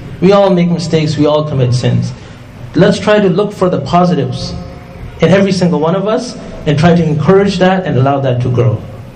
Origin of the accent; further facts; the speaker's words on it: Canada; There was a brother who was also traveling from Toronto. I was traveling from Montreal. He was also from Canada, from Toronto.